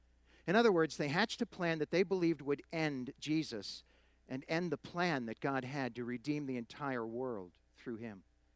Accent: Massachusetts, United States; If we were meeting in a church near the area where I grew up in Massachusetts, I'd start the message by saying, Happy Easter.

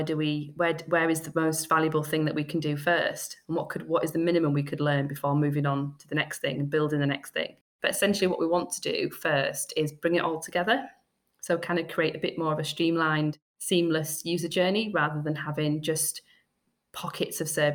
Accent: Scarborough, Yorkshire and the Humber, United Kingdom; in my hometown of Scarborough, I help set up an engineering academy for young people

